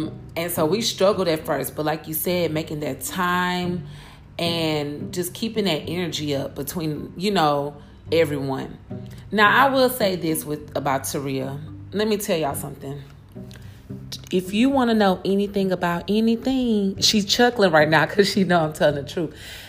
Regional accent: the South, United States; you and I know we're both from the South.

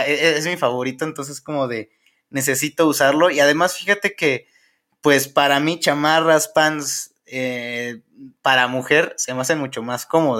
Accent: Hidalgo, Mexico; soy de Hidalgo. Y fíjate que en Hidalgo está un poco más tradicional el asunto de, pues de eso, de varón, mujer

